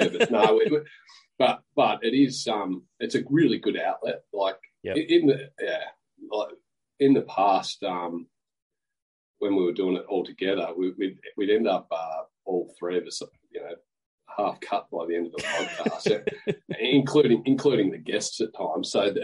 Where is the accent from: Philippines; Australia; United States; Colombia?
Australia; Box Hill, Victoria; born there; And Mum got pregnant there, and I was born in Box Hill within the Hawthorne zone.